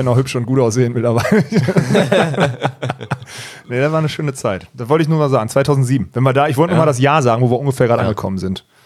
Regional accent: Essen, North Rhine-Westphalia, Germany; 2007 Essen. Ich als Essener Jung

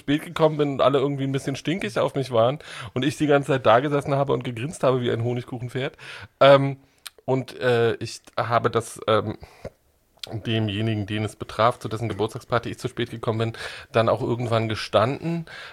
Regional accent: East Germany, Germany; ich komme ja aus dem Osten

